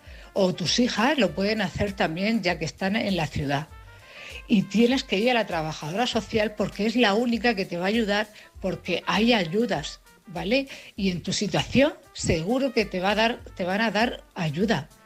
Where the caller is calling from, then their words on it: Cartagena, Region of Murcia, Spain; de Cartagena.